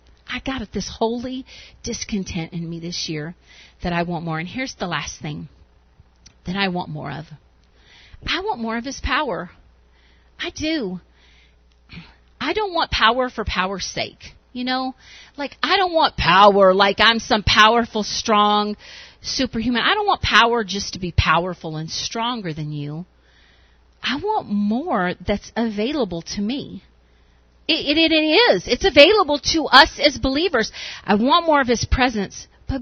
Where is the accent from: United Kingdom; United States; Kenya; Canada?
United States; Tennessee; My sister who moved from, we grew up in Tennessee. They're wild down there.